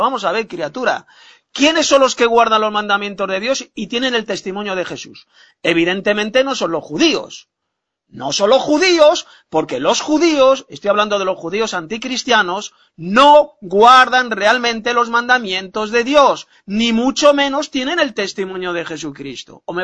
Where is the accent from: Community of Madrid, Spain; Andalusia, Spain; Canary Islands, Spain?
Community of Madrid, Spain; Madrid; de Madrid, España.